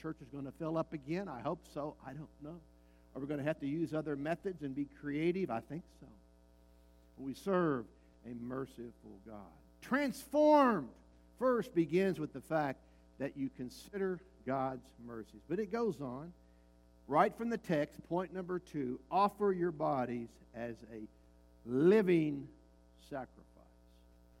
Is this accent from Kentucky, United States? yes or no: yes; Kentucky, United States; I was growing up in Western Kentucky, and it was big tobacco country, and probably still is